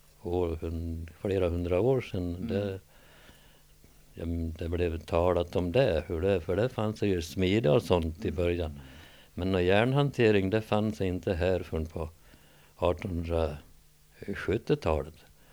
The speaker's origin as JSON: {"language": "Swedish", "town": "Näs", "country": "Sweden", "tie": "born there", "said": "Men här nu i, som sagt var, i Näs, där jag är född, där talar vi ju som jag kanske låter nu."}